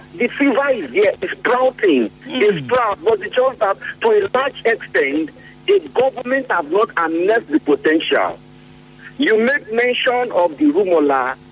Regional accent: Port Harcourt, Rivers, Nigeria; I grew up in Port Harcourt. I'm in Port Harcourt Bridge.

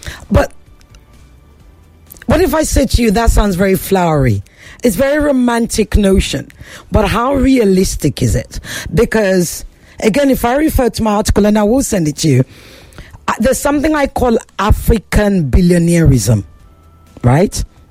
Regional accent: United Kingdom; Well, I'm a Nigerian Brit, so I'll tell the Brits what to do and tell the Nigerians what I think as well.

